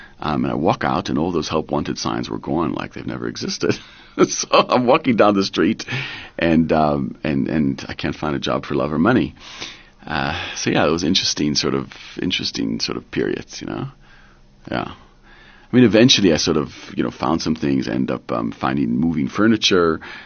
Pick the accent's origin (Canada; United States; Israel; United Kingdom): Israel; moved away as an adult; So my parents moved here when I was probably 19. So I grew up in Israel